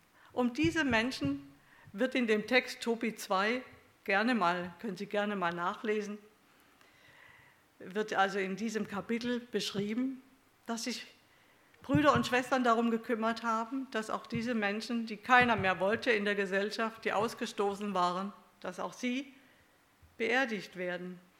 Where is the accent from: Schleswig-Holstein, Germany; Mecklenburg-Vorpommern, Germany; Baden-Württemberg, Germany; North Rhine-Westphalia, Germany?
Baden-Württemberg, Germany; Stuttgart; Ja, auch ich war im Juni in Stuttgart, das ist ja meine Heimat